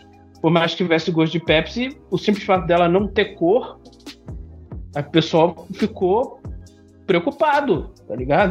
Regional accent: Rio de Janeiro, Brazil; Mas tudo bem, eu sou carioca, eu tô acostumado com água suja.

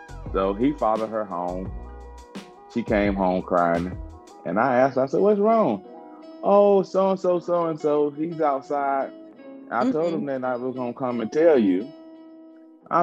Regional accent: Mississippi, United States; growing up in Mississippi, you know, back then things was hard.

